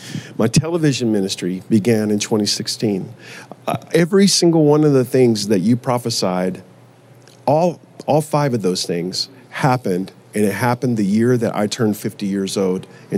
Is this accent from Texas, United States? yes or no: yes; Joshua, Texas, United States; And I said, well, I'm from Joshua, Texas.